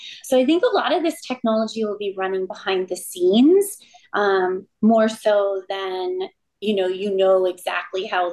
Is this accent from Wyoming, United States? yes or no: no; California, United States; I'm from California originally